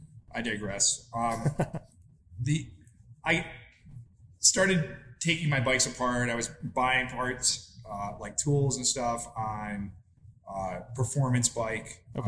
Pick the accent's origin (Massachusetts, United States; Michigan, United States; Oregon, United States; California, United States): Michigan, United States; Ann Arbor; born there; also born or lived in Big Rapids; Yeah, I was born in Ann Arbor. I lived up in Big Rapids for a while, but mostly this area.